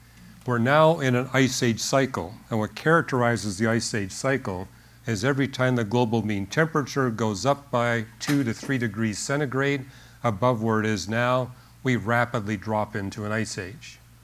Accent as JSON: {"language": "English", "country": "Canada", "said": "Well, I'm from Canada."}